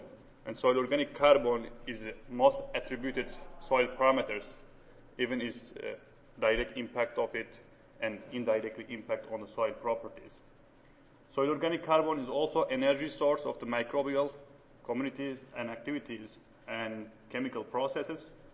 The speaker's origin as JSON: {"language": "English", "country": "Turkey", "second_language": "English", "moved": "as an adult", "lives_now": "United States", "said": "I'm from Turkey."}